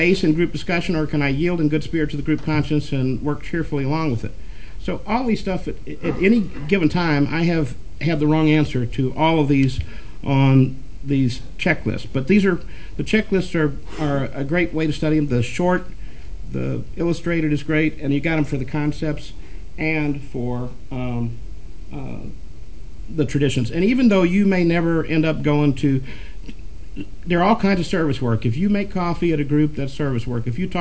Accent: Louisville, Kentucky, United States; I'm from Louisville, Kentucky, and he went to some meetings where he was working on the other side of the river in Indiana.

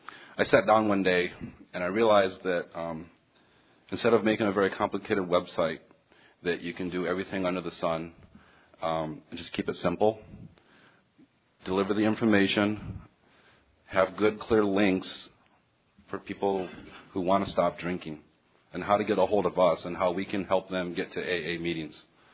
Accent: Orlando, Florida, United States; I'm an alcoholic. I'm from Orlando, Florida.

